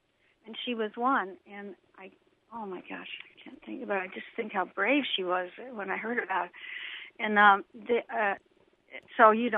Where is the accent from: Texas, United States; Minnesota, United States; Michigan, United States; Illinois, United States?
Illinois, United States; also born or lived in Tulsa; I lived in Tulsa for years. I'm from the Central Illinois here